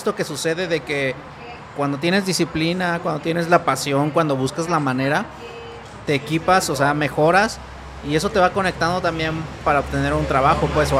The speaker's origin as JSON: {"language": "Spanish", "region": "Oaxaca", "country": "Mexico", "tie": "born or raised there", "said": "yo soy de Oaxaca, entonces, estoy hablando de un pueblo, nací en un pueblito que si acaso eran como 2,000 personas, yo creo."}